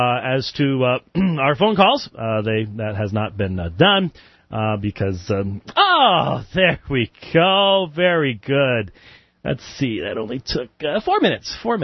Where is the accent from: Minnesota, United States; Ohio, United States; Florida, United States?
Minnesota, United States; Robbinsdale; born there; Actually, I was born in Robbinsdale, which is a suburb of Minneapolis